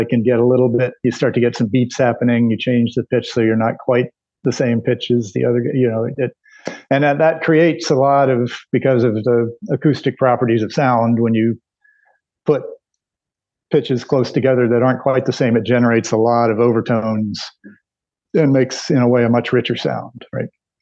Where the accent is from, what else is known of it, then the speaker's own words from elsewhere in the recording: Raleigh, North Carolina, United States; I was going to pursue engineering studies at North Carolina State University in Raleigh, which is my hometown